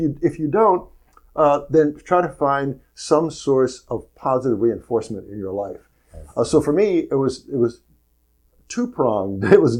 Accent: the South, United States; we had to face the racial discrimination that dominated society when I was growing up in the South.

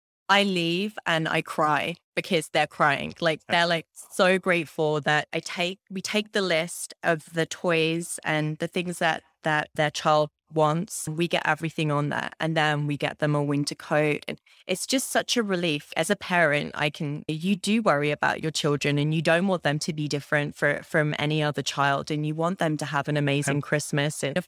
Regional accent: Cambridge, East of England, United Kingdom; moved away; I'm from Cambridge in the UK.

